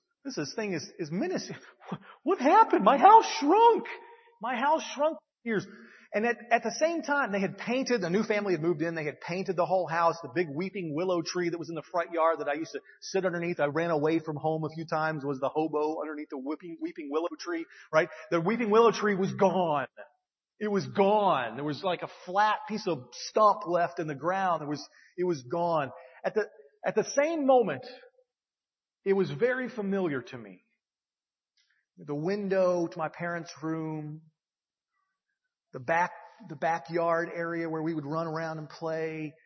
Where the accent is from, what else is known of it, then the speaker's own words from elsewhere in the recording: Dallas, Texas, United States; I grew up in the North Dallas area. We lived right off the toll road in 635. Had a two-story house.